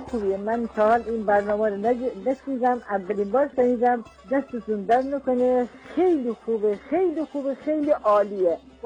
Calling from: Rasht, Gilan, Iran

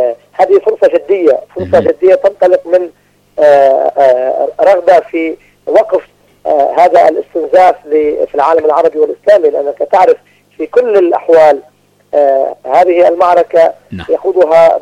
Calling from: Beirut, Beirut Governorate, Lebanon; أنا أتحدث من بيروت وليس من اليمن

